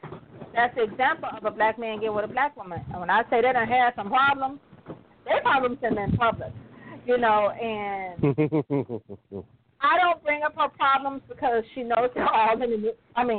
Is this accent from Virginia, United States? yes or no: no; Detroit, Michigan, United States; Now, grant you, I'm from Detroit. And back then, all Detroit athletes hung out in the community when we were growing up.